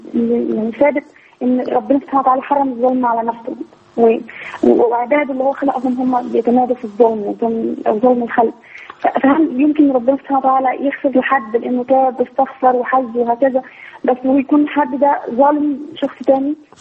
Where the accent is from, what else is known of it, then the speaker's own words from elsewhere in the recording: Egypt; now in Bahrain; انا بكلمك من البحرين، بدعي ربنا سبحانه وتعالى ان هو يوفق بلدنا ويتمد لشرع النفوذ ويحكم في مصر